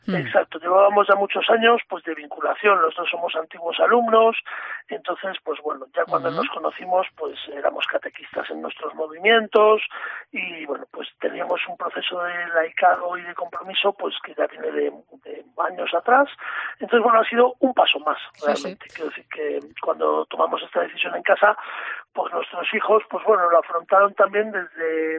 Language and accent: Spanish; A Coruña, Galicia, Spain; moved away as an adult; also born or lived in Madrid; nosotros vivíamos en Madrid, mi mujer es madrileña, yo soy coruñés, pero desde que empezamos a tener relación, desde que empezamos a ser novios, pues yo me trasladé a Madrid.